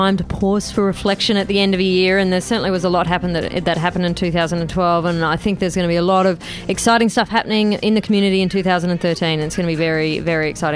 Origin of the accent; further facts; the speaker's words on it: New Zealand; born there; Well, I was born in New Zealand.